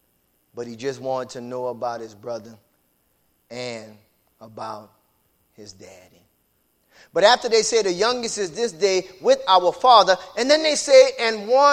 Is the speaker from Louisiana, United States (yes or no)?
yes; Lafayette, Louisiana, United States; Oh, no. I went to Northside. I'm from Lafayette.